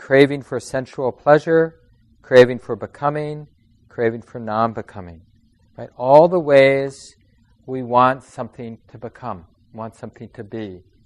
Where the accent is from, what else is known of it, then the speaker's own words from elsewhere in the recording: Minneapolis, Minnesota, United States; I grew up in Minneapolis. I was born in St. Mary's Hospital.